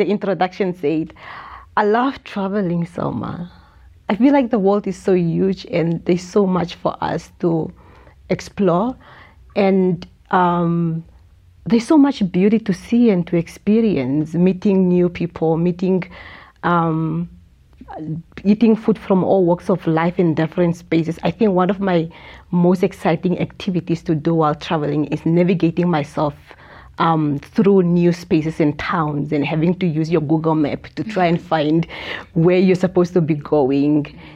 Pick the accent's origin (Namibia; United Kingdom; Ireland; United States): Namibia; Walvis Bay, Erongo; So I'm from Valdez, and I was raised in a single-headed household that composed of my mother.